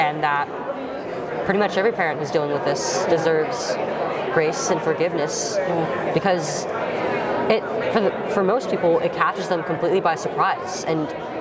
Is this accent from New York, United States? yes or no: no; California, United States; states like my home state of California are allowed to go further into the opposite direction